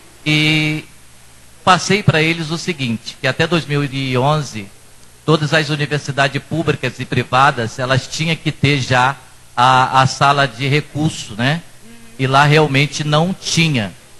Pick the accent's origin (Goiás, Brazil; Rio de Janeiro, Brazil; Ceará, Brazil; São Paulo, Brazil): Rio de Janeiro, Brazil; sou do Rio de Janeiro.